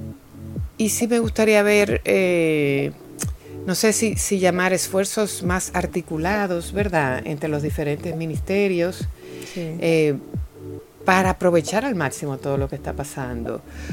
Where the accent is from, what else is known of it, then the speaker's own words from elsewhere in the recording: Dominican Republic; que no solo somos nosotros, República Dominicana, la gran mayoría de los países latinoamericanos